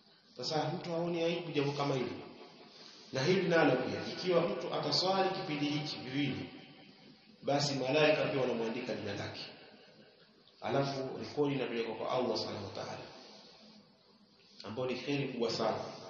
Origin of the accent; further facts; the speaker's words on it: Mombasa, Mombasa County, Kenya; wakati wa dhuhuri kama kule kwetu Mombasa, sasa wakati wa dhuhuri unaingia na kama 30 adhuhuri saa 6:30.